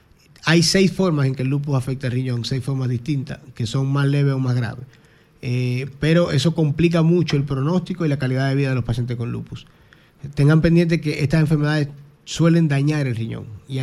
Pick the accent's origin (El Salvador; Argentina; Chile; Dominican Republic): Dominican Republic; Hay una variante que se llama APOL1, que la tenemos nosotros en República Dominicana, porque somos descendientes del África subsahariana